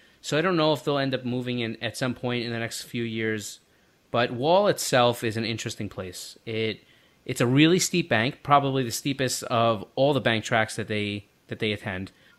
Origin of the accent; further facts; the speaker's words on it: New York, United States; sorry to everybody that's listening from New Jersey, but I share that sentiment, and I'm from New York, so.